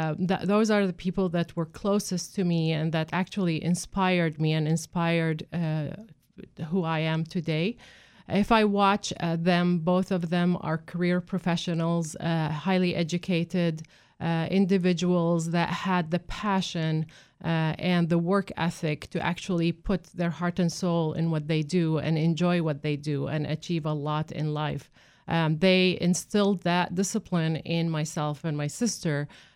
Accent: Kuwait; also born or lived in Iraq; now in United States; I am from the land of Mesopotamia, which is in the new country name is Iraq. I grew up in Kuwait, however. My parents basically migrated to Iraq, and then eventually I immigrated to the United States because this is where I want to be and this is what I call home.

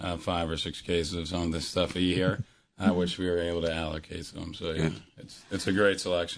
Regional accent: San Francisco, California, United States; also born or lived in Bethesda; We were born in Bethesda area, and then we grew up in San Francisco and moved back and forth.

